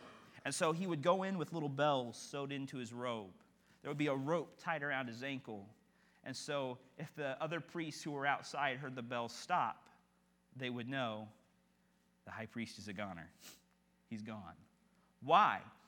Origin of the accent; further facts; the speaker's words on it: Kentucky, United States; if you read too much into my accent, you probably just thought I said manatee, like the animal in the ocean. I did not say manatee, I said humanity. Got to keep up with me. I'm from Kentucky.